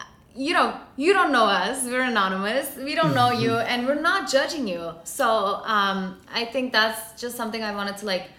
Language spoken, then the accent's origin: English; New York, United States; like, we're from New York, especially when we talk about, like, the amount of money we make